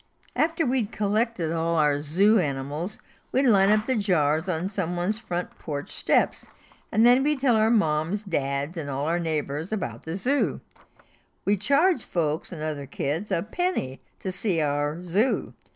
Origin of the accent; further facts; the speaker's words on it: Madisonville, Kentucky, United States; I don't think the kids in my hometown of Madisonville, Kentucky, were any different from kids in any other part of our nation.